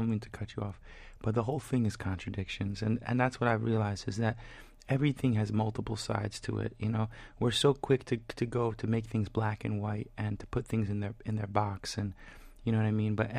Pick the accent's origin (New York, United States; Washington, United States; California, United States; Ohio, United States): New York, United States; White Plains; also born or lived in Pennsylvania; Well, no, I grew up in White Plains, New York. I was born in Pennsylvania. We moved after a month.